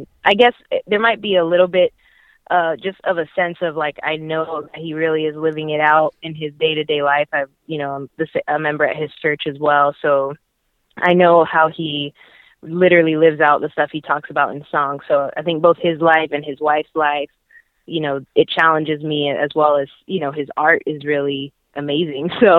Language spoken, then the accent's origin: English; Tampa, Florida, United States; I'm from Tampa, and so I've known KB for a while